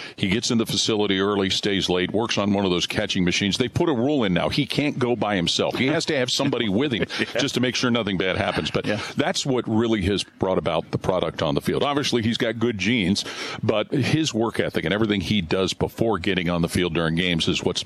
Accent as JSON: {"language": "English", "town": "Cincinnati", "region": "Ohio", "country": "United States", "tie": "born or raised there", "said": "I follow it closely because Cincinnati is my hometown."}